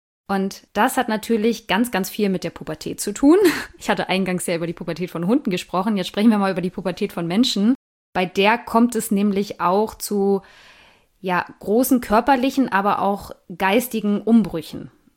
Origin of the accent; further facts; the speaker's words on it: East Germany, Germany; weil ich komme ja nur auch aus Ostdeutschland